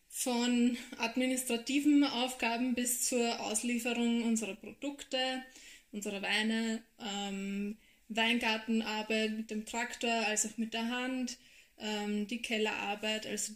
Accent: Lower Austria, Austria; bin aus Österreich, das hört man vielleicht. Ja. Genauer gesagt Niederösterreich

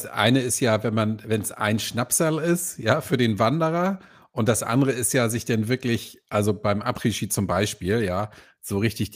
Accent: Hamburg, Germany; Als Norddeutscher, ich komme ja aus Hamburg, lebe ja in Hamburg

